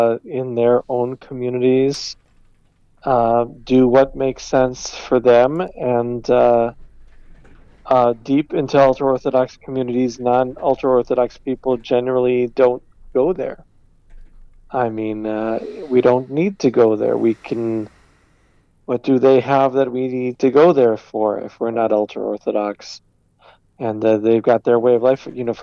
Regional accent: United States; Well, Simon, I'm from the United States

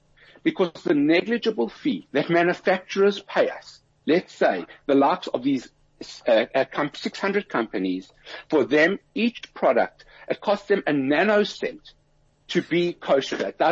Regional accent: South Africa; And I filled up as every South African and every Jewish South African does.

